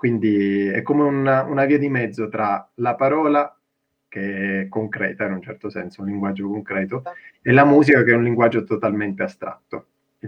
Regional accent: Sicily, Italy; also born or lived in Switzerland; mio padre è molisano, quindi anche lì un po' di miscuglio. Però sì, sono cresciuto in Sicilia io. In Svizzera ci sono solo nato. Poi ho passato i primi 25 anni della mia vita in Sicilia.

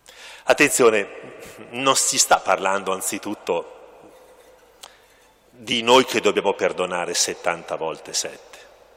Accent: Lombardy, Italy; c'è un prete della terra da cui io provengo, adesso la mia terra è questa, però ecco, là del cremonese mantovano

